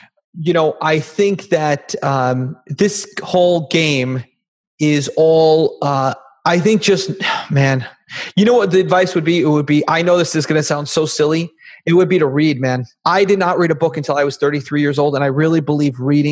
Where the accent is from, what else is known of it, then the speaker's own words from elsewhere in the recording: New York, United States; Bro, I'm from New York. I drive back and forth from Florida all the time.